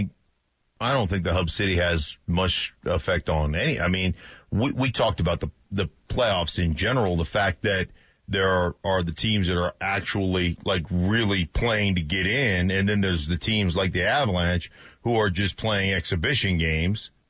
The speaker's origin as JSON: {"language": "English", "region": "Alaska", "country": "United States", "said": "well, I come from Alaska, where hockey is really big"}